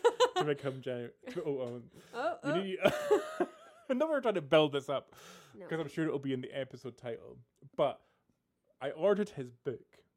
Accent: Scotland, United Kingdom; But it's one of these things, as a Scottish person, there wasn't an English women's hospitals, there was the Scottish women's hospitals.

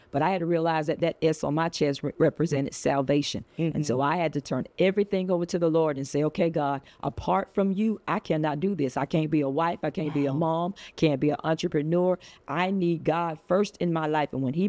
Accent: Albany, Georgia, United States; I'm a girl raised in the South, so I call myself a grits woman, born and raised in Albany, Georgia.

